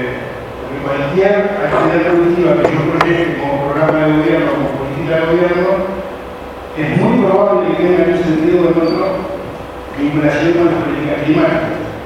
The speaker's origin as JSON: {"language": "Spanish", "country": "Uruguay", "said": "yo vengo de Uruguay, es un país que el pico más alto tiene 500 metros."}